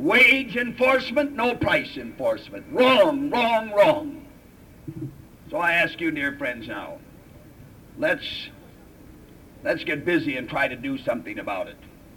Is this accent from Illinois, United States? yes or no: no; Minnesota, United States; And here, let me tell you what we did in my home state of Minnesota.